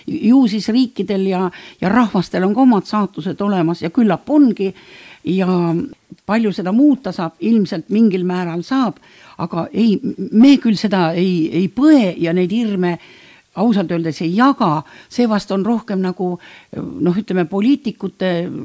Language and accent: Estonian; Southern Estonia, Estonia; Vaat mina olen Lõuna-Eestist ja seal öeldakse ikka asju õige nimega.